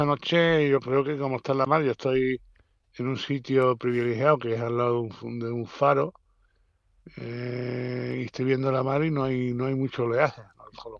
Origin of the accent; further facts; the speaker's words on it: Isla Cristina, Andalusia, Spain; born there; yo nací en Isla Cristina, llevo muchos años